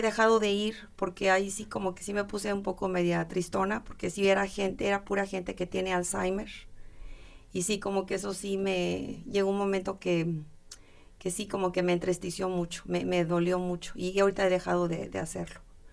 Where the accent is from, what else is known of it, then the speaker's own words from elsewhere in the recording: Mexico; yo soy de México, mi esposo, como dije, es de Inglaterra